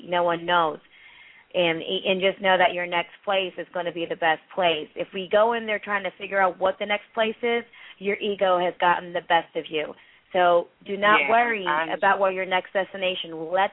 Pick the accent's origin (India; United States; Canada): India; I'm from India.